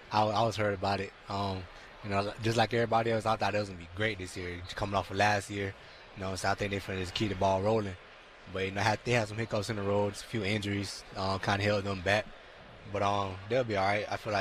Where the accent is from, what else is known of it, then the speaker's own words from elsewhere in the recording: Miami, Florida, United States; now in Houston, United States; Visited my hometown, down in Miami for a little bit.